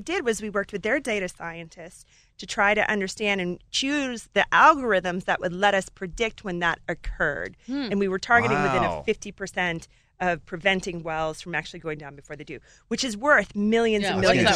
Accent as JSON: {"language": "English", "region": "Alaska", "country": "United States", "tie": "born or raised there", "said": "So I grew up in Alaska in a gold mine."}